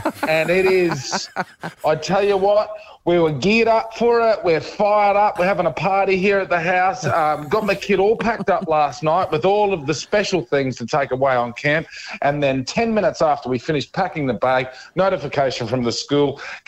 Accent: Bundaberg, Queensland, Australia; I grew up in Bundaberg. I went to school across the road from the Bundaberg ginger beer factory.

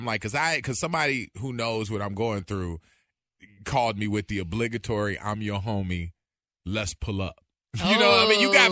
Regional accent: United States; And the government, the law, you know, being an American, like there's ways that you can make the process fight for you.

